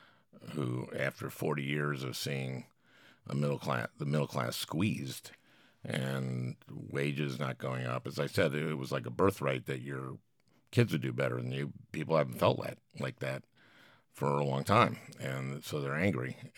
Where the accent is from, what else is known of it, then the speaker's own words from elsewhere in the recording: St. Louis Park, Minnesota, United States; and I was growing up in Minnesota and in St. Louis Park, and I just felt like I could do anything.